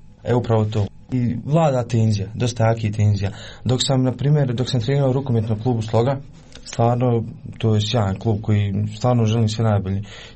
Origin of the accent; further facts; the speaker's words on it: Gornji Vakuf-Uskoplje, Federation of Bosnia and Herzegovina, Bosnia & Herzegovina; Dolazim iz Gornjeg Vakufa Uskoplje.